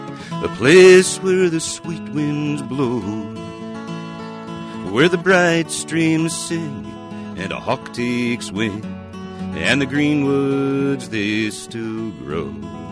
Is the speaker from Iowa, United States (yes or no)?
yes; Sioux City, Iowa, United States; Well, yeah, because I grew up in a music family, and I grew up in Sioux City, Iowa, as a matter of fact.